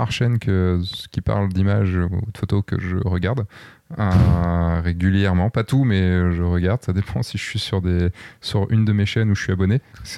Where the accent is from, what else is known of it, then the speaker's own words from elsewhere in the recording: Brittany, France; Tu sais, moi, je suis breton, hein